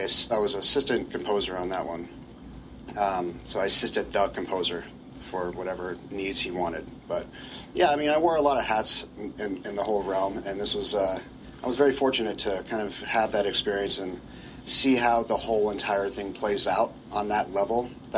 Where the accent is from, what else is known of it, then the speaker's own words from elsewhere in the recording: Reno, Nevada, United States; I was born and raised in Reno, Nevada, and then I basically went to school there